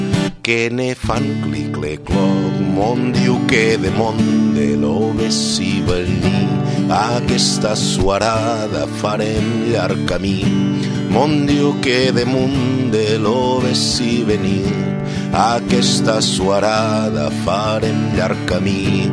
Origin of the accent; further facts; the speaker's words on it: Ripoll, Catalonia, Spain; Jo me'n recordo, jo soc de Ripoll, a Ripoll érem 4 o 5